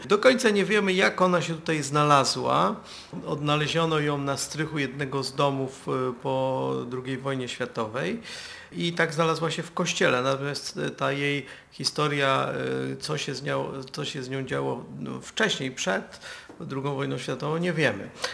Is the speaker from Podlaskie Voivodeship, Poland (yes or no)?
no; Gdańsk, Pomeranian Voivodeship, Poland; ja się wychowałem w Oliwie i moi rodzice wybudowali dom przy samym lesie.